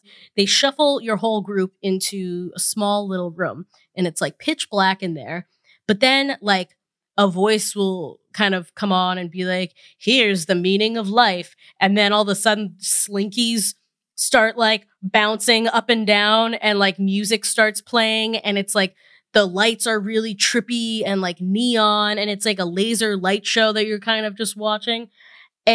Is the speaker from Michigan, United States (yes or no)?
no; Boston, Massachusetts, United States; There's a guy there who's from Boston. He finds out I'm from Boston too.